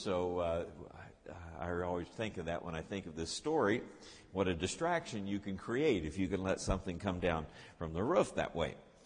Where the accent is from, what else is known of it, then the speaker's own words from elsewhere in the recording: Ohio, United States; When I was growing up in Ohio, my dad was a teacher, and we rented an old farmhouse out in the country, in farm country in Ohio.